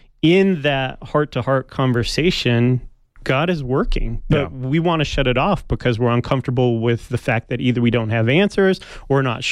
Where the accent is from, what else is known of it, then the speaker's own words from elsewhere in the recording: California, United States; now in Tucson, United States; I'm originally from California, been here now, 7 years, but here in Tucson